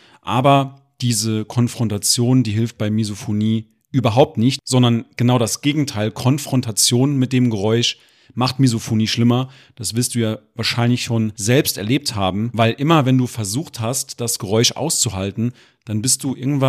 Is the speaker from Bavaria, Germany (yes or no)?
yes; Munich, Bavaria, Germany; born there; wir sind in München geboren